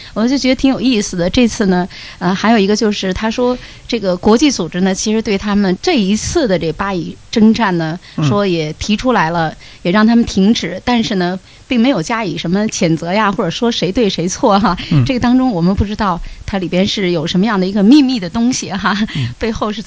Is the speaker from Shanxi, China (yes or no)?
no; Beijing, China; 或者是我们北京人讲叫忽悠了哈